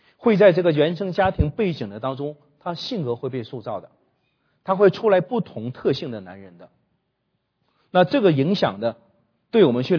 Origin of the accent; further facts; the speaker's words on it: Heilongjiang, China; born there; moved away as an adult; also born or lived in Shanghai / Xiamen; 我生在黑龙江，在上海读大学，在厦门工作，那是个 mix 的，是受各个地域的影响，是个混合体。